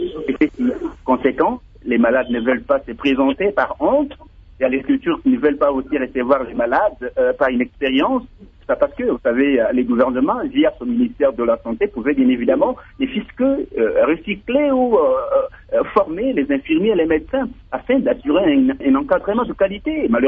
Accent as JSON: {"language": "French", "country": "DR Congo", "said": "je suis un Congolais et qu'au Congo, il y a Ebola. Alors que Ebola, elle était loin de Lubumbashi."}